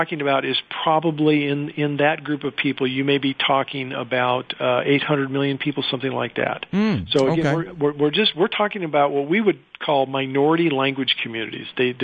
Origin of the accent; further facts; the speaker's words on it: California, United States; I grew up in Southern California, married my high school sweetheart.